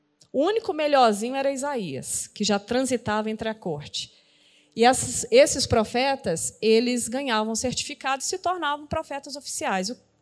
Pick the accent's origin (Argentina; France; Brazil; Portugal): Brazil; Ouro Preto, Minas Gerais; E eu sou da cidade de Ouro Preto, então isso é muito vivo para mim.